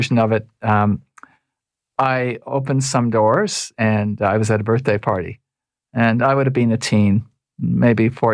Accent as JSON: {"language": "English", "town": "Toronto", "region": "Ontario", "country": "Canada", "tie": "born or raised there", "said": "I was raised in Toronto."}